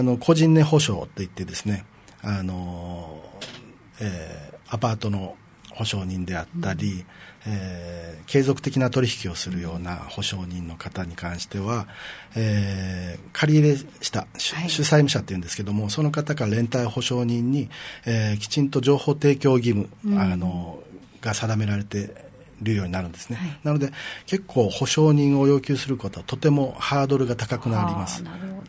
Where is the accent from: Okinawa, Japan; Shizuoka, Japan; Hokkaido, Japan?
Okinawa, Japan; Ishigaki; 私なんて石垣島出身ですけども、